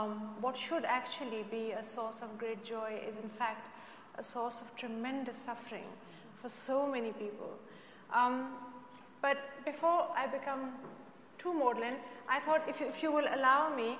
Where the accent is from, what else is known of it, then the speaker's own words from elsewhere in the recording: Pakistan; When I was growing up in Pakistan